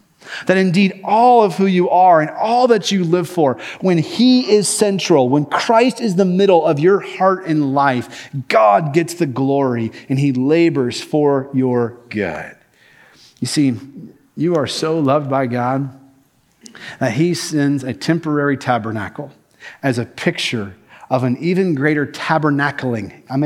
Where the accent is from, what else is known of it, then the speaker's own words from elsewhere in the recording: Kentucky, United States; I'm from Kentucky, y'all. Please be patient, okay?